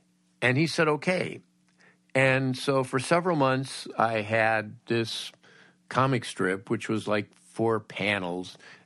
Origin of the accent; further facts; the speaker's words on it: Woodland Hills, California, United States; I grew up in Woodland Hills in the San Fernando Valley.